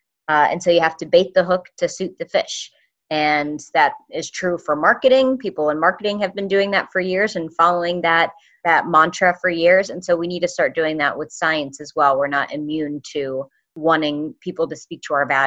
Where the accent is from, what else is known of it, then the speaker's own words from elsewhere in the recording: West Virginia, United States; So I'm from West Virginia. West Virginia is a wonderful, beautiful place, and I'm very thankful that I grew up there.